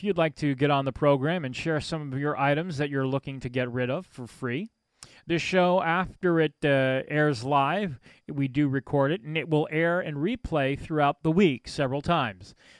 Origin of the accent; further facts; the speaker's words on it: Massachusetts, United States; Taking a look now in my hometown, Massachusetts.